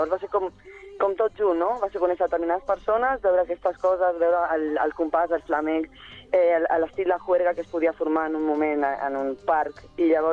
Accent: Barcelona, Catalonia, Spain; jo soc de Torres i Baix, bueno, de Sant Andreu, de Torres i Baix, però em vaig juntar molt a Santa Coloma

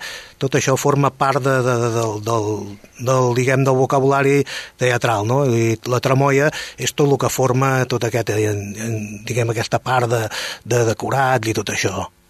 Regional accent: Catalonia, Spain; també em moc bastant per Terrassa, de Vallès, sóc persona del Vallès en si.

